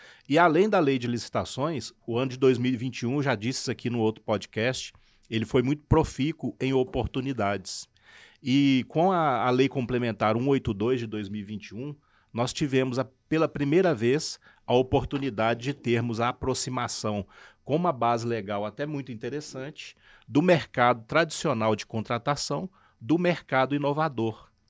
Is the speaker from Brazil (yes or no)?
yes; Betim, Minas Gerais, Brazil; Eu sou oriundo de Betim, lá de Minas Gerais.